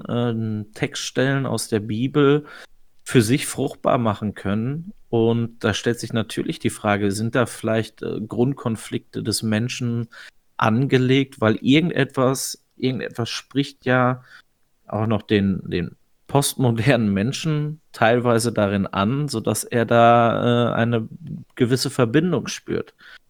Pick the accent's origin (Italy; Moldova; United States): United States; als Amerikaner ist das vielleicht auch noch mal eine andere gesellschaftliche Positionierung dazu